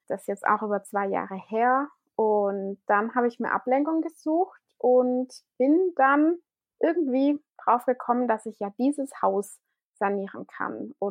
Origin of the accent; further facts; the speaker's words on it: Southern Germany, Germany; ich komme hier aus Süddeutschland. Ich wohne so ungefähr eine Stunde nördlich vom Bodensee